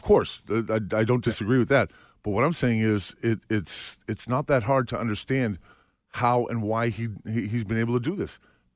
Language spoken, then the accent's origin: English; Boston, Massachusetts, United States; the Yankees were to us when we were growing up in Boston.